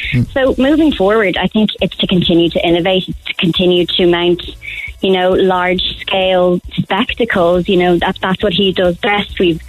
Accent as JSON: {"language": "English", "town": "Cork", "region": "Munster", "country": "Ireland", "tie": "born or raised there", "accent": "D4", "said": "Despite my D4 accent, I was born in Cork and lived here when I was younger."}